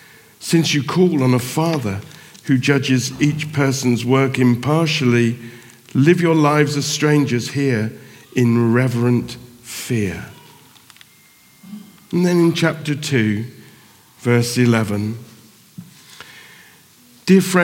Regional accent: Plymouth, South West England, United Kingdom; also born or lived in Bristol / Somerset; I was born in Bristol and then spent 10 years in Plymouth and then moved back up to Somerset. But growing up as a young boy in Plymouth was, we lived in the city

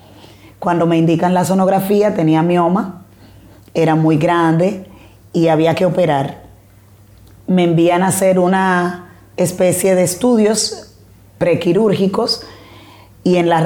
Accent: La Romana, Dominican Republic; como ya lo mencionó. Soy de aquí de La Romana, República Dominicana.

